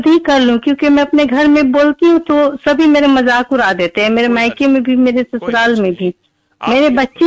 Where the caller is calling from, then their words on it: Pratapgarh, Uttar Pradesh, India; پرتاپ گنج سے.